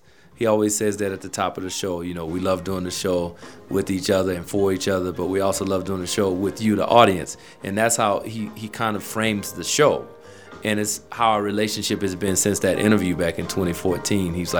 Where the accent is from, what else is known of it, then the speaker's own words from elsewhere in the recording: Kenner, Louisiana, United States; growing up in Kenner, Louisiana, just outside of New Orleans, jazz town, musical family